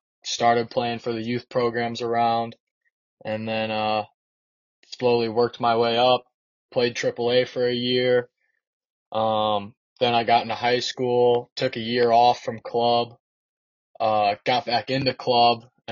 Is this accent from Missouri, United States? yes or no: yes; St. Louis, Missouri, United States; Well, so I'm 19 years old. I'm from St. Louis, Missouri.